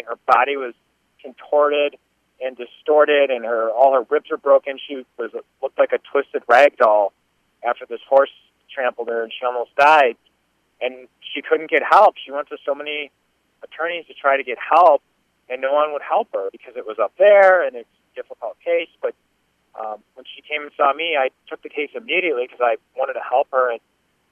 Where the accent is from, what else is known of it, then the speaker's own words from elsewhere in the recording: Grand Rapids, Michigan, United States; Yeah, I grew up in Grand Rapids. I'm originally from the west side of the state.